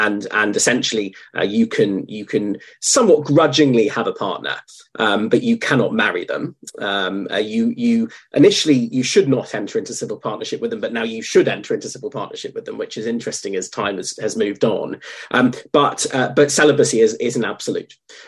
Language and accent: English; Chichester, South East England, United Kingdom; I was a chorister as a child in down in Chichester and in South England